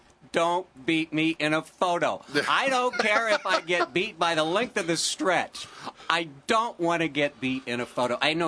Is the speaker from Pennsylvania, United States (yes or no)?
no; Grand Island, Nebraska, United States; Now, I'm from Grand Island, so, you know